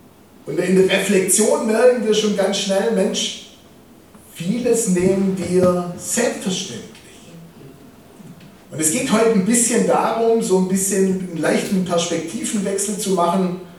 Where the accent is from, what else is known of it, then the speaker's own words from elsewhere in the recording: Baden-Württemberg, Germany; Ich komme aus dem Schwäbischen, wie man unschwer verstecken kann. Wohne nordöstlich von Stuttgart